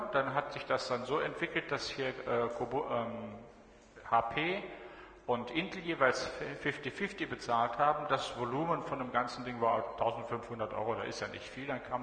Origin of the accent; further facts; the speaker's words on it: North Rhine-Westphalia, Germany; ich komme aus Nordrhein-Westfalen